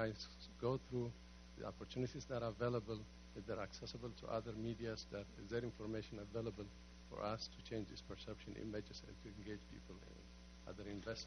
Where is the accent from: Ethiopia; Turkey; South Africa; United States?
Ethiopia; I'm from Ethiopia.